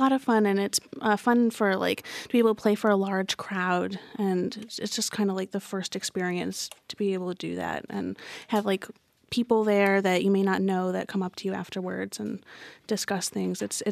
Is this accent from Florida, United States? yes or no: no; Rochester, New York, United States; I think I'm very lucky to be able to say that I grew up in Rochester because the music scene is fantastic, and all of the music teachers, like so many of them, come from Eastman